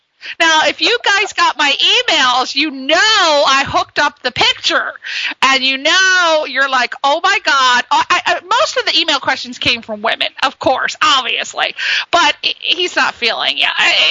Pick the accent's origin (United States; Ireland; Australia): Ireland; I'm Irish, so I'm going to have to ask him about that.